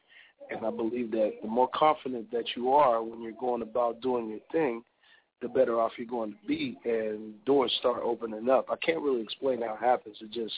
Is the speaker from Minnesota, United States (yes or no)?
no; Erie, Pennsylvania, United States; And this was back in Erie. If anybody didn't know, that's where I'm from. I'm from Erie. And so I got my foundation there